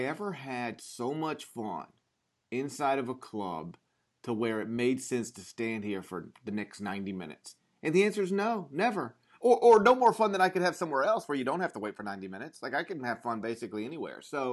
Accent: Mississippi, United States; Yeah, like this might be surprising because I grew up in Mississippi.

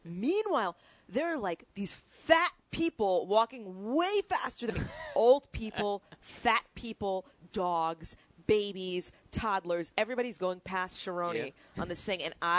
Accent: Queens, New York, United States; I'm from Queens.

